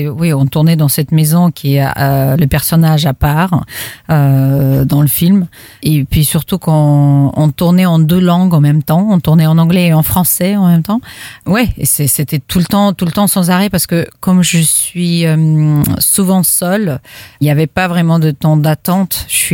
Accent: Berdiansk, Zaporizhzhia Oblast, Ukraine; Berdiansk, en Ukraine.

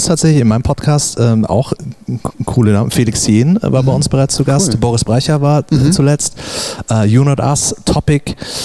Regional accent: Southern Germany, Germany; Ja, servus, wie man bei uns in Süddeutschland sagt.

